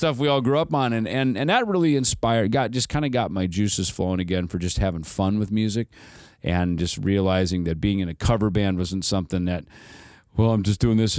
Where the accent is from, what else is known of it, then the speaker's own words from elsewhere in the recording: Minnesota, United States; Well, you know, I grew up in Minnesota, so I played in a ton of cover bands.